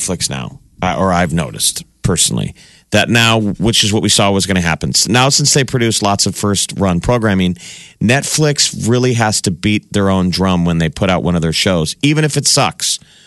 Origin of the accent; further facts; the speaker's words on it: Nebraska, United States; I always thought of this when we grew up around Nebraska.